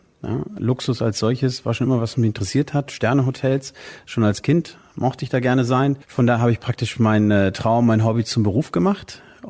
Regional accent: Bogotá, Bogotá D.C., Colombia; also born or lived in Frankfurt am Main; now in Germany; Nee, ich habe tatsächlich den Geburtsort Frankfurt am Main. Das heißt, ich bin gebürtiger Hesse, bin dann aber in der schönen Stadt Bogotá in Kolumbien aufgewachsen

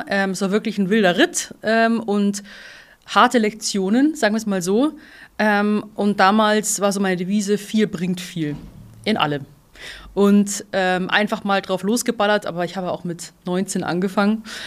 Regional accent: Rosenheim, Bavaria, Germany; now in Berlin, Germany; Berlin ist schon schwieriger als Rosenheim, wo ich herkomme.

